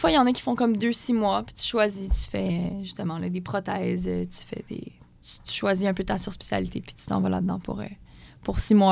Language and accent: French; Montreal, Quebec, Canada; Mais dans le fond, moi, je viens de Montréal, de Côte-des-Neiges, mais j'ai un chalet dans les Laurentides.